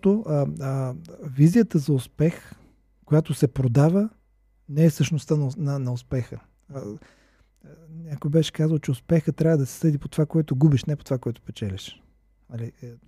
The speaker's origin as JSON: {"language": "Bulgarian", "town": "Asenovgrad", "region": "Plovdiv Province", "country": "Bulgaria", "also_born_or_lived": "Sofia", "said": "Аз съм си от Асеновград и винаги съм си обичал място, защото е много красиво, но смисъл още най-активните ми години, по-ранните, и ученето, и първите години тук преминаха предимно в София"}